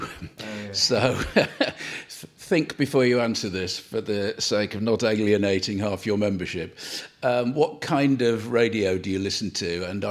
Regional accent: Nottingham, East Midlands, United Kingdom; You mentioned Nottingham, it's my hometown too

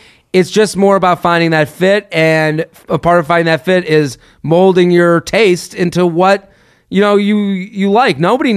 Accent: United States; I grew up in America where there was a head of household who brought home the, you know

